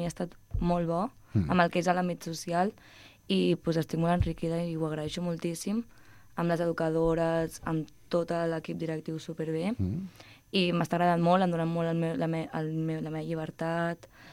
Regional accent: Barcelona, Catalonia, Spain; soc de Barcelona.

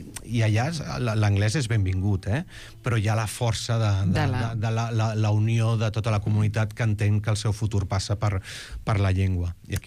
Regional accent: Barcelona, Catalonia, Spain; now in Iceland; jo, com a barceloní que viu a Islàndia

